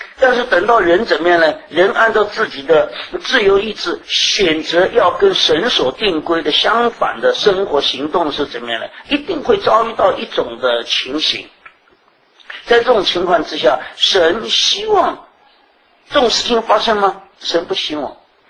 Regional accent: Yunnan, China; 我们云南人讲说，这个人讲话很飘啊。

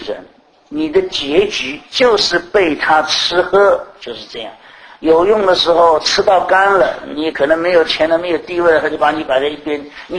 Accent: China; 我们中国人常常讲说，人不自私，天诛地灭。

